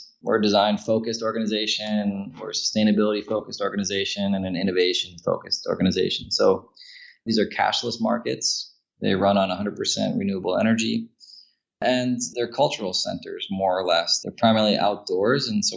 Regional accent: Westchester County, New York, United States; It starts in New York. I was born in Manhattan. Like any sort of middle-class family in the 1980s, we moved out and lived in the suburbs for the majority of my childhood. So I lived in Westchester County outside of New York City.

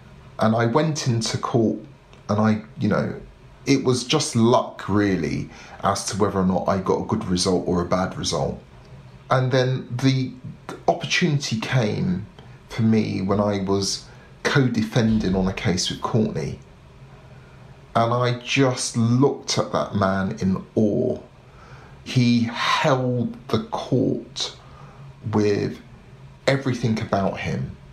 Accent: London, United Kingdom; accent: South London; I'm a Londoner. When I'm not speaking very slowly, I used to speak very fast with a very strong South London accent, because that's me. I grew up in social housing.

